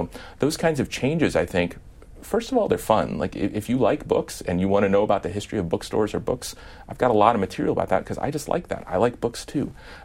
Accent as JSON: {"language": "English", "region": "Midwest", "country": "United States", "said": "Well, because I'm from the Midwest, my bias makes me want to say Lincoln"}